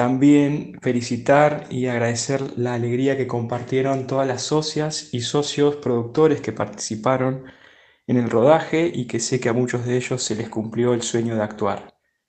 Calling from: Neuquén, Argentina; productor de La Uruguaya desde Neuquén.

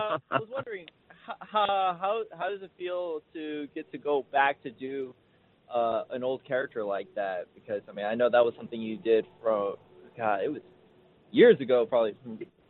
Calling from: Kuwait; Al Mubarak Air Base over in Kuwait.

